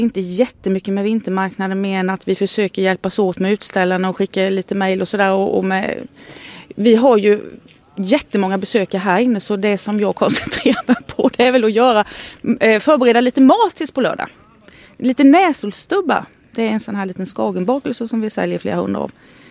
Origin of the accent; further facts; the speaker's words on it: Ekenässjön, Jönköping County, Sweden; jag är ju född i Åsida.